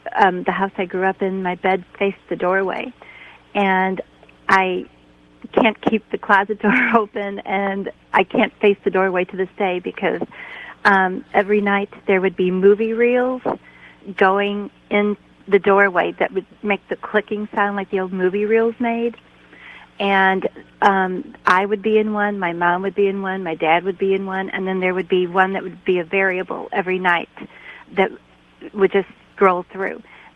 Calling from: St. Louis, Missouri, United States; Hi, from St. Louis.

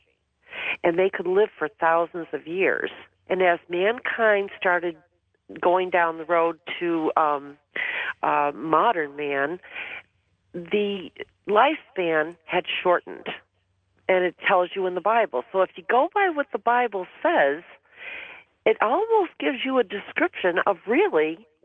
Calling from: Massachusetts, United States; I'm calling from Western Massachusetts

